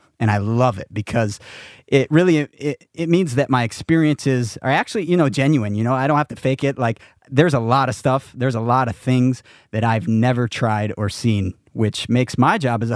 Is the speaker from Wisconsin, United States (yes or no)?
yes; Wisconsin, United States; And I went to college in Iowa. And about 3 years ago, I moved back to Wisconsin to my hometown and got connected with Discover Wisconsin